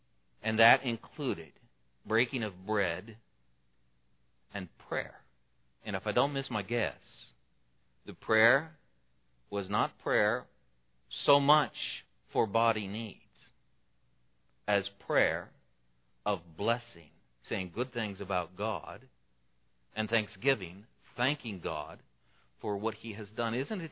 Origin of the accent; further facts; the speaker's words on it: Portland, United States; Well, growing up in Portland, after we began going to church with my mother, I remember that the best because I was a little older.